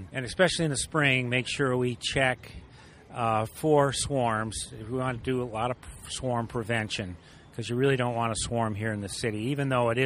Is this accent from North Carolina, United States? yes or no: no; Becket, Massachusetts, United States; I'm from Beckett, Massachusetts in the Berkshires, about 155 miles north of New York City.